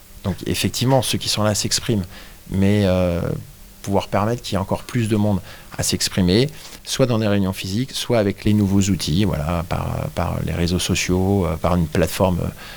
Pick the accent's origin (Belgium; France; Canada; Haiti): France; Rennes, Brittany; je suis rennais et donc breton et brétilien